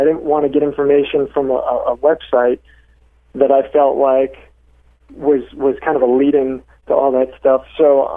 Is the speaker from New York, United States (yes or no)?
yes; New York, United States; I'm a New Yorker, man. We don't do well with flim flam and fast talkers.